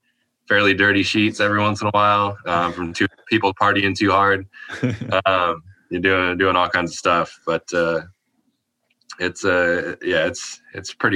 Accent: Illinois, United States; I grew up in Illinois. Obviously, I was a huge Bulls fan when he was coming up.

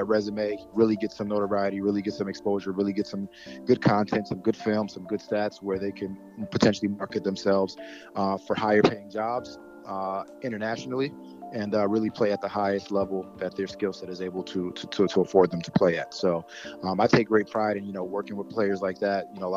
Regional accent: Brooklyn, New York, United States; was afforded the opportunity to go back home to my hometown team and work with the Brooklyn Nets in their front office

